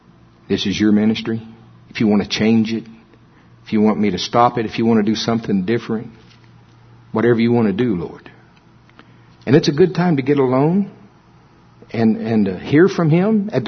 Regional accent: United States; accent: Shawnee; I do my best with my Shawnee accent.

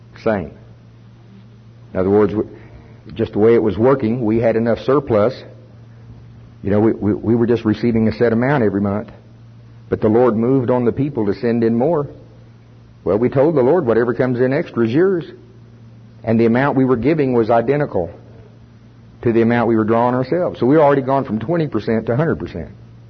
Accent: Oklahoma, United States; I'm from Pottawatomie County, Oklahoma. We started this ministry in our living room.

